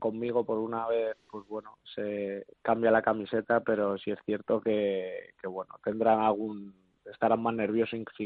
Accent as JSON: {"language": "Spanish", "town": "Madrid", "region": "Community of Madrid", "country": "Spain"}